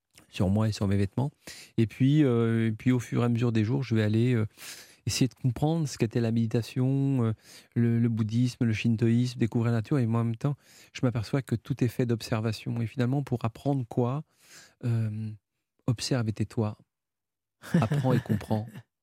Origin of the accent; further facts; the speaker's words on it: France; je suis un Français qui aime le Japon.